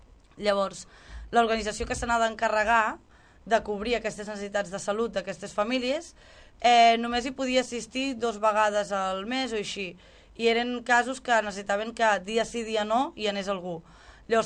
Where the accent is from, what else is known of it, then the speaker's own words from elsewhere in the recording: Catalonia, Spain; si estem en un altre país i nosaltres som catalans